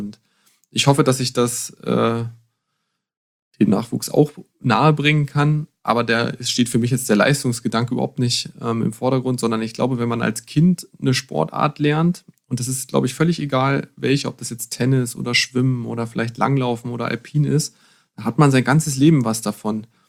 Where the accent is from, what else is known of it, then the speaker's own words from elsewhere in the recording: Lower Saxony, Germany; ich bin im Harz aufgewachsen